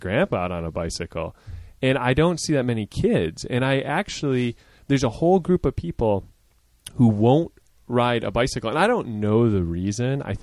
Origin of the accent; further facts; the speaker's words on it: Midwest, United States; Yeah, I grew up in the Midwest. If you couldn't drive, you rode a bike.